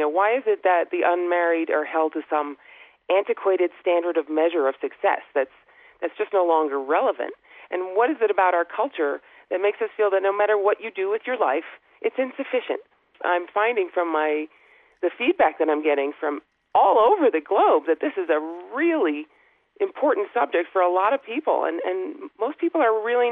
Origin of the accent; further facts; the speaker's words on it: New York, United States; And also where I was raised in New York, it was the same situation, you know.